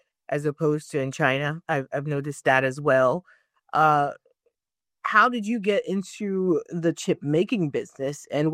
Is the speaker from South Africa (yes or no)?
no; Jamaica; because I'm Jamaican.